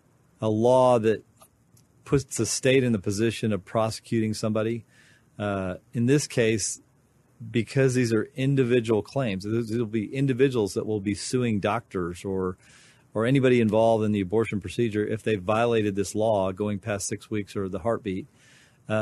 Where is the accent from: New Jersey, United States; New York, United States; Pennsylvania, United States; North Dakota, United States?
North Dakota, United States; born there; you are actually in my birthplace. I was born in North Dakota